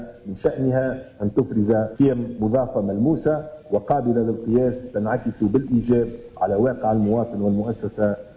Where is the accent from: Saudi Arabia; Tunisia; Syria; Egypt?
Tunisia; بلادنا تونس